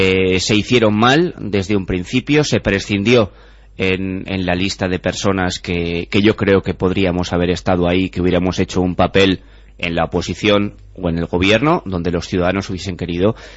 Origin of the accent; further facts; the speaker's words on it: Tudela, Navarre, Spain; al fin y al cabo somos todos personas de Tudela, somos compañeros